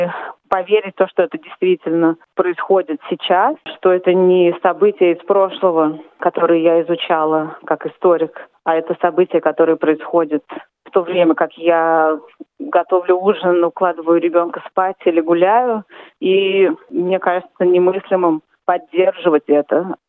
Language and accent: Russian; Moscow, Russia; я из Москвы, я автор книги, историк.